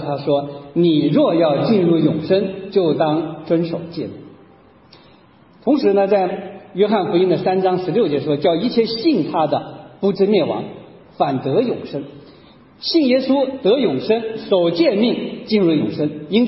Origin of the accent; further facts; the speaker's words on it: Hunan, China; 我来自湖南的，你今天走到韶山，我们湖南人讲